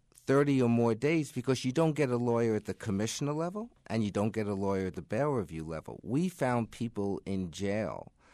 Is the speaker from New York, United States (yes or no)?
yes; New York City, New York, United States; I come from New York City, where we had about 450 lawyers to cover the five boroughs.